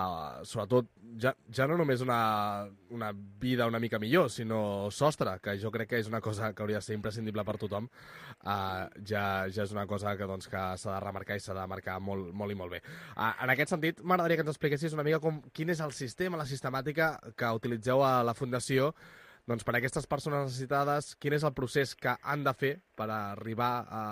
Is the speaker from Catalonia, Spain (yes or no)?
yes; Barcelona, Catalonia, Spain; pels que som de Barcelona